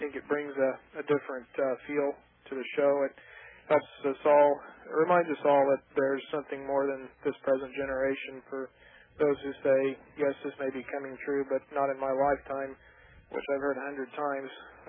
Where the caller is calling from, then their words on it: Bakersfield, California, United States; I'm calling from Bakersfield.